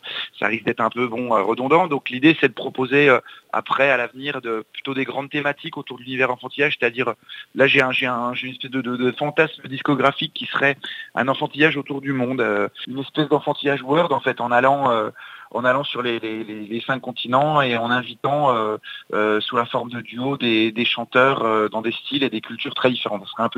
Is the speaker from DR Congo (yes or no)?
no; Besançon, Bourgogne-Franche-Comté, France; moi je suis de Besançon, avec mon équipe on est tous du coin